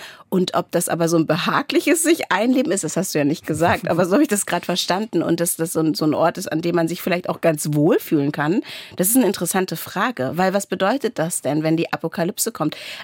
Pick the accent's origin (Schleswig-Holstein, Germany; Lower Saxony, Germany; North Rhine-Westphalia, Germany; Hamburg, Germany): Lower Saxony, Germany; ich komme aus dem Wendland, ne?